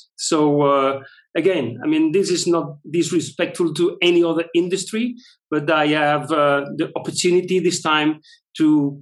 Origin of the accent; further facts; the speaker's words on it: Belgium; I grew up in Belgium. So that means I was, in a way, exposed to different cultures, different languages since I was a kid.